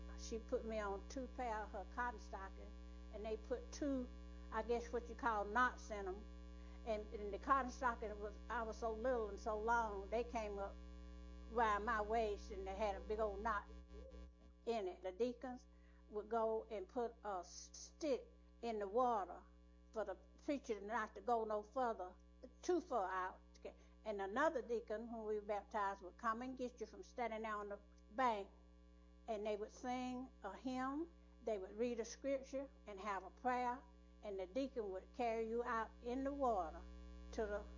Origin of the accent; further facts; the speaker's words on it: Powder Springs, Georgia, United States; born there; I was born in Powder Springs, about a mile from here, across the railroad track. I was born April 19, 1935. I'm 86 years old now.